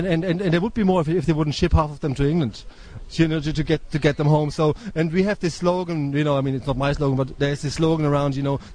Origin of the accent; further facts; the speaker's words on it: Germany; English is a second language; moved away as an adult; now in Ireland; I'm from Germany. I've been living here for 9 years, you know, so I don't know what that makes me. I always feel like I'm half Irish or something, you know, because when I go to Germany, I find it very difficult to relate to them in a way